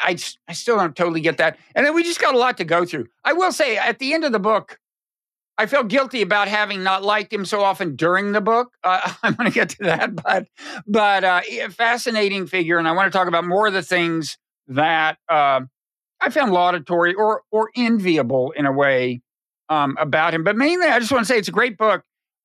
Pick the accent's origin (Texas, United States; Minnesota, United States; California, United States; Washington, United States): Texas, United States; also born or lived in other parts of the US; I grew up in the South. That's a little misleading. I mean, both of my parents are from West Texas. That's where the family reunions were. I lived as a kid in Midland and El Paso and San Antonio and so on, but I also lived in other parts of the country.